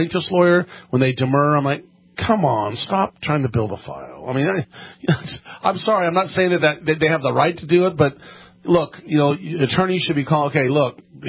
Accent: Penryn, California, United States; I grew up in Penryn, California, so that's the problem of 600 population

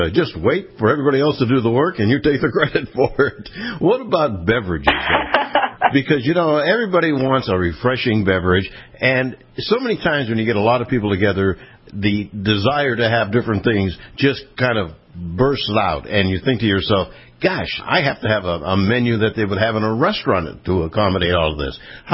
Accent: Pennsylvania, United States; I'm from Pennsylvania originally, too.

